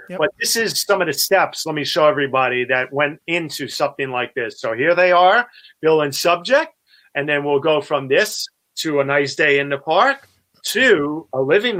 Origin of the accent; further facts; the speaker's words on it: New York City, New York, United States; being a New Yorker that I am and having grown up in New York in its heyday and everything else